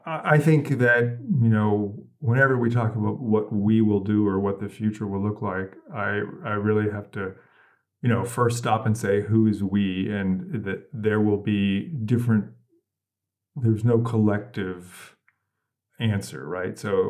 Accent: California, United States; to go full circle back to being born and raised in Silicon Valley, that's sort of the one thing that was always clear there.

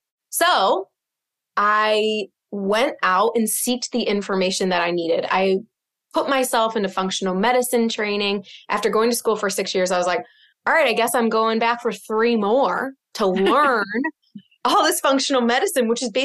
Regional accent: Midwest, United States; now in Boston, United States; Yeah. I mean, so I'm from the Midwest, just like you. And so one belief in moving to Boston, which is a very affluent, you know, community, town, city, is that I'm from the Midwest.

